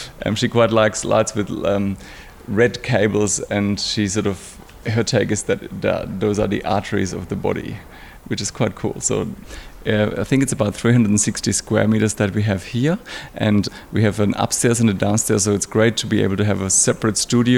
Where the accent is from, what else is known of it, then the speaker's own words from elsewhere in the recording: Germany; English is a second language; moved away as an adult; now in Australia; I'm originally from Germany. I've moved to Australia in 2000, so nearly 14 years ago